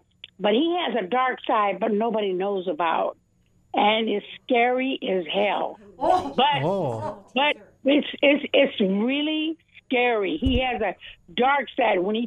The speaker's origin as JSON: {"language": "English", "town": "Chicago", "region": "Illinois", "country": "United States", "tie": "born or raised there", "lives_now": "Fort Lauderdale, United States", "said": "I live north of Fort Lauderdale, and I really love, I was born and raised in Chicago."}